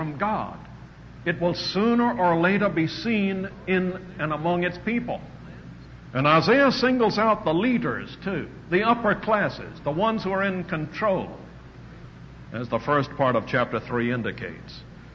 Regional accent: the South, United States; I said that because I'm a Southerner.

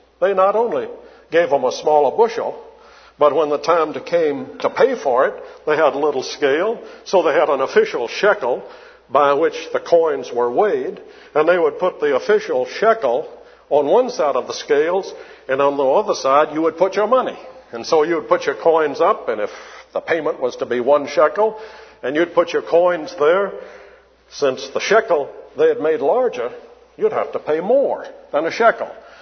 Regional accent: Alabama, United States; since I grew up in Alabama, where the coal mines and were

